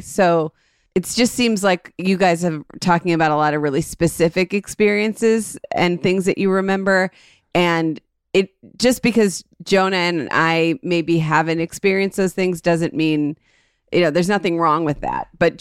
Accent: Ohio, United States; that's so funny that we're all from suburbs of Cleveland.

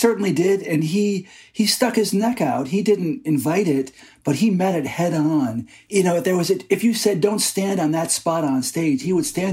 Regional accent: Detroit, Michigan, United States; I'm from Detroit. I'm from the Midwest. There's definitely a certain rising above your raising kind of vibe.

